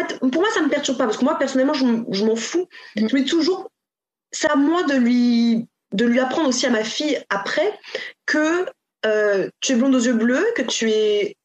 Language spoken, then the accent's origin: French; Cameroon; au Cameroun pour voir ce que c'est aussi bah, là d'où on vient, en fait.